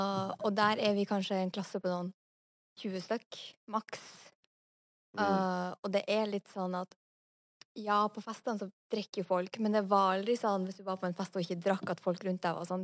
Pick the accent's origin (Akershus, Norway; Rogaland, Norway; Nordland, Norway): Nordland, Norway; Jeg er fra Vesterålen, med et lite tettsted i Vesterålen.